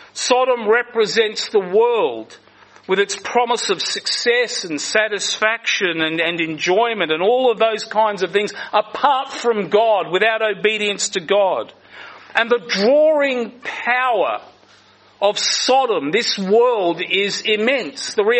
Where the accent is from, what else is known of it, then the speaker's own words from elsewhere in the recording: Adelaide, South Australia, Australia; I remember being told many years ago the story of a young earnest Christian in Adelaide. I'm from Adelaide.